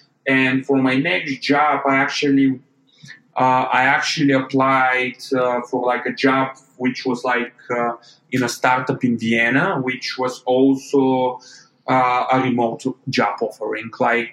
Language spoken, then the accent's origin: English; Dobrich, Dobrich Province, Bulgaria; I was working at the agency of my hometown, Dobrich, in Bulgaria.